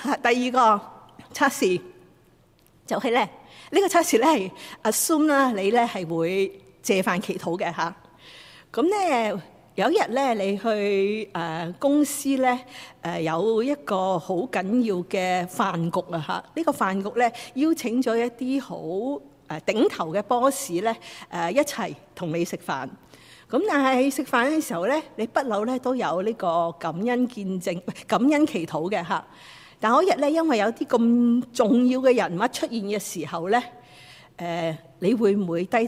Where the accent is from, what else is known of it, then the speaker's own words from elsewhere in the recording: Guangdong, China; 我哋廣東人啦嚇